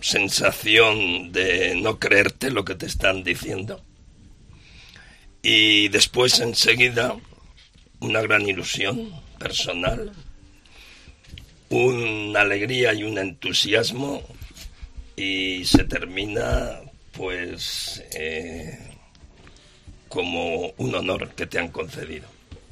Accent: Miguelturra, Castilla-La Mancha, Spain; born there; also born or lived in Puertollano; Y porque yo nací allí en Miguel Turra. Mis padres emigraron a Puerto Llano.

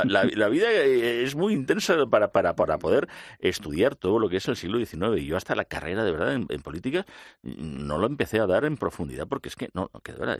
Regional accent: Madrid, Community of Madrid, Spain; born there; nací en La Milagrosa, en el Modesto Lafuente 14.

